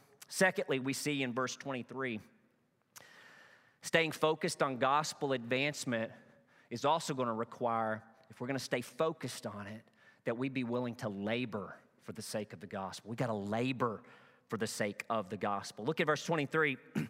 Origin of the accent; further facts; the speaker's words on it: Truman, Arkansas, United States; Every season back in my hometown in Truman, Arkansas, if you wanted to play football for the Truman Wildcats, you had to go through what we call two-a-day practices.